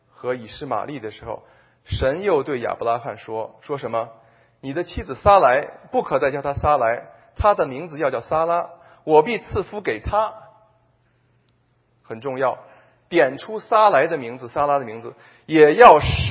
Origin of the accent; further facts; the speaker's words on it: Beijing, China; accent: Beijing; 如果用我们北京话来讲